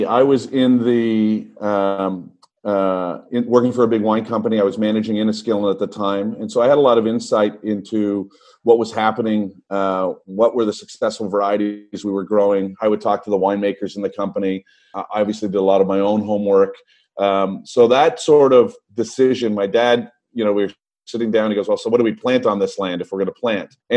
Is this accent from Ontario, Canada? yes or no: yes; Hamilton, Ontario, Canada; I grew up in Hamilton, just in Copetown.